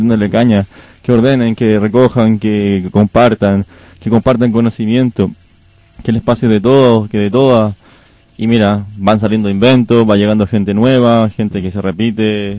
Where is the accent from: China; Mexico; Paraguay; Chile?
Chile; Santiago, Santiago Metropolitan Region; Vengo de una ciudad de Latinoamérica, Santiago de Chile.